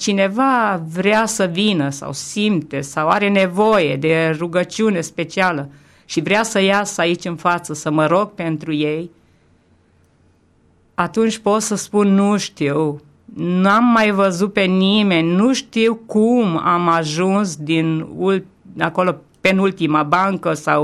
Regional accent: Sighetu Marmației, Maramureș County, Romania; chiar și în orașul meu natal, în Sighetul Marmației

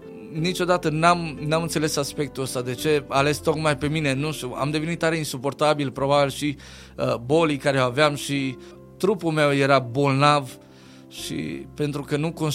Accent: Segarcea, Dolj, Romania; Viața am petrecut-o și am crescut în Olteniu, județul Dolj, orașul Segarcea, dintr-o familie numeroasă, o familie de 10 frați și surori, 7 surori și 3 băieți.

